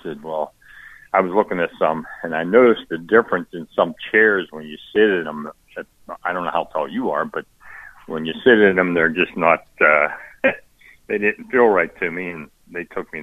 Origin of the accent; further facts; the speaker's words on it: Latrobe, Pennsylvania, United States; because I'm from Latrobe.